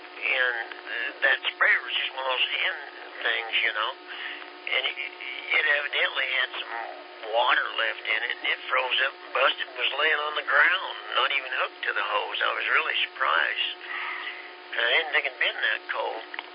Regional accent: Kansas, United States; I don't call them hose bibs or faucets. I'm from Kansas. I come down here the first time they asked me, what do you mean?

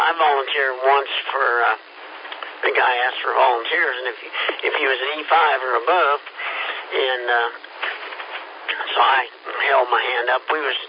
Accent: Kansas, United States; Well, I'm from Kansas. You remember Dodge City and Gunsmoke?

